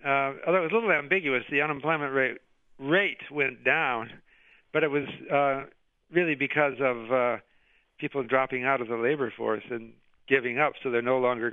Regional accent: Detroit, Michigan, United States; I grew up in Detroit, by the way. I'm rooting for Detroit.

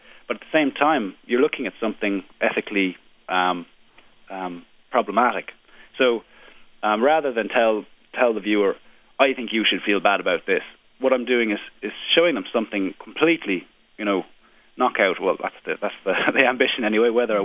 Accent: Ireland; now in United States; Well, I grew up my life in Ireland. My mother's an American. Oh. And I've never really identified with America.

